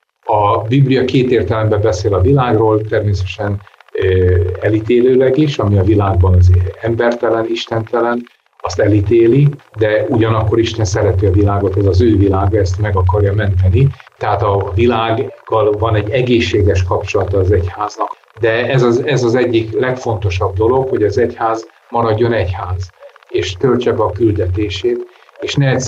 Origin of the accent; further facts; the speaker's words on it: Békéscsaba, Békés, Hungary; born there; én Békés Csabán születtem, 146. voltam, 1959-ben, akit megkereszteltek abban a gyülekezetben.